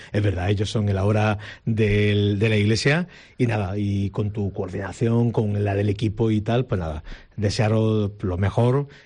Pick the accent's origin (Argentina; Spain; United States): Spain; Adra, Andalusia; Y nos vamos a mi pueblo, a Adra.